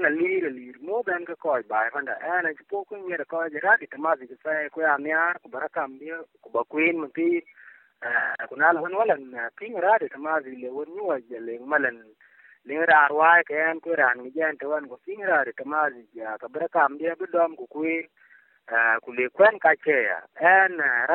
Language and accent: Arabic; Sudan; Arabic is a second language; أنا جنوبي بريد رطان كثير. أنا في شمال السودان صح، لكن أنا في منطقة بعيد. أنا أساسا عندي ناس أغلبيتهم كثير في جنوب هناك،